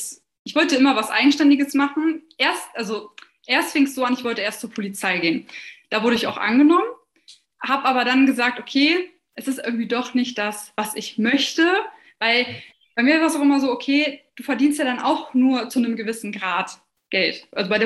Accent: Lower Saxony, Germany; ich bin 24 Jahre jung und ich komme aus der Nähe von Hannover.

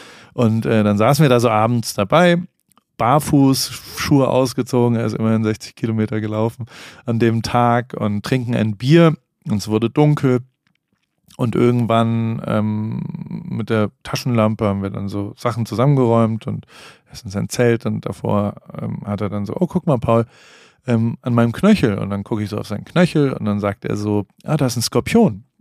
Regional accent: Heidelberg, Baden-Württemberg, Germany; Ich komme aus Heidelberg. Ich kann auch babbeln, wie gesagt. Dann denken alle, ich bin Boris Becker. Aber oder … Bin 81 geboren, war oft in Stuttgart auch.

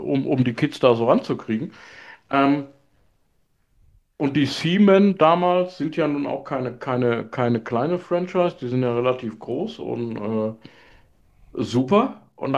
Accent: Berlin, Germany; born there; gebürtige Berliner

